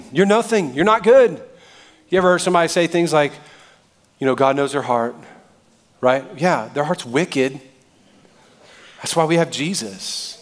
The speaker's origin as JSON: {"language": "English", "region": "Southern US", "country": "United States", "said": "I mean, I'm from the South."}